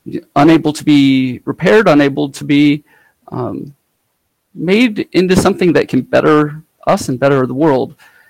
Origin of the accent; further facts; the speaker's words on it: Seattle, Washington, United States; So I'm from Seattle, and I'm co-organizer of SGL, the Seattle GNU Linux Conference.